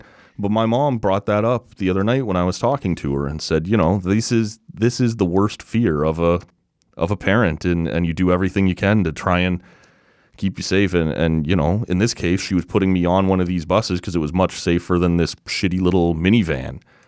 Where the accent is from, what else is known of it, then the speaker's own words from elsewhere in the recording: Oshawa, Ontario, Canada; So I grew up in Oshawa, and this place was in Brantford, about 2 hours west. And so for my first several years, I left home at 12 years old in grade 7 to go and go to school there.